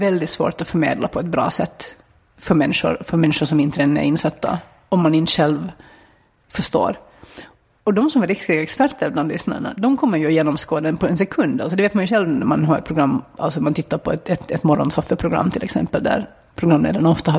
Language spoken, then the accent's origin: Swedish; Finland; Jag kommer från Finland